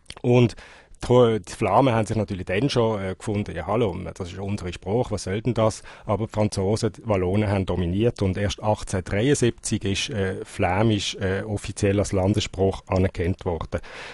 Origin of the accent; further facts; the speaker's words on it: Switzerland; now in Belgium; als Schweizer Journalist